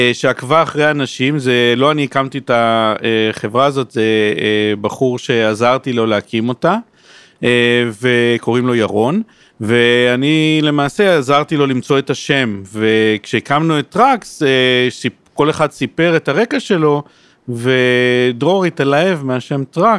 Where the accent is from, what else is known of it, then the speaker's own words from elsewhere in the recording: Tel Aviv, Tel Aviv District, Israel; born there; אני יזם של הייטק, נולדתי פה בתל אביב, וכבר 25 שנה עוסק במקצוע הזה.